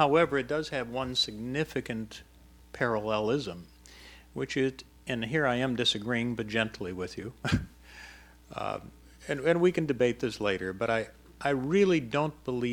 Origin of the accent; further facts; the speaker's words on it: United States; You're American and I'm American, and so let's talk Americana here.